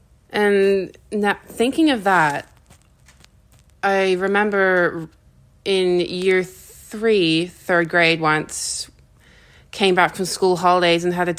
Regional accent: New South Wales, Australia; I'm from Western Sydney in Australia.

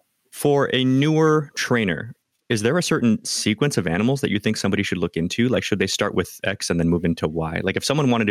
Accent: California, United States; now in Phoenix, United States; because I'm from Cali too. I live in Phoenix now.

